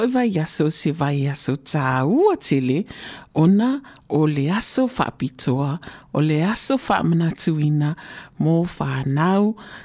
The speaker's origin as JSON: {"language": "English", "country": "Samoa", "tie": "born or raised there", "said": "In our younger days, growing up in Samoa"}